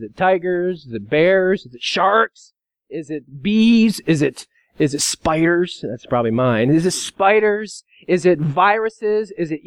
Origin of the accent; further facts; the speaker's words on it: Scotland, United Kingdom; I can say that because I'm Scottish myself.